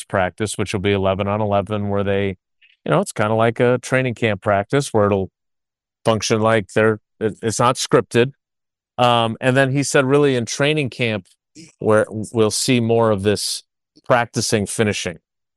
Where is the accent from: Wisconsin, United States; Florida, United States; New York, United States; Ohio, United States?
Wisconsin, United States; Milwaukee; In the 80s, I was a kid growing up in Milwaukee.